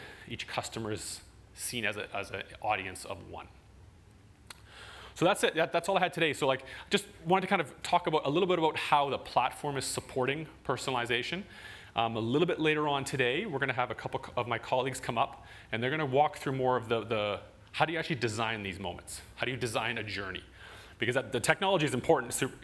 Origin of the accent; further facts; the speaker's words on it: Vancouver, British Columbia, Canada; So I'm from Vancouver, I live in Canada.